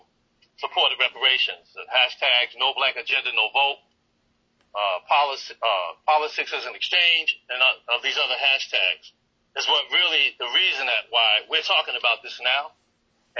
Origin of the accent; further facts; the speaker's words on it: New Jersey, United States; also born or lived in Alabama / Florida; I'm from New Jersey, by way of Alabama, South Kakilaki, and Greenwood, Florida.